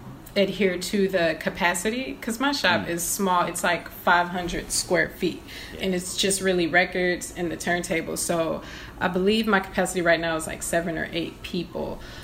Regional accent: Poland; I'm from Poland, you know, and like it was crazy.

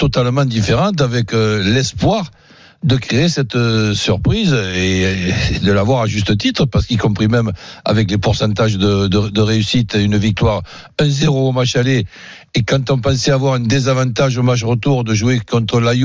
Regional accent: Lyon, Auvergne-Rhône-Alpes, France; je dis on en tant que Lyonnais et en tant que Français

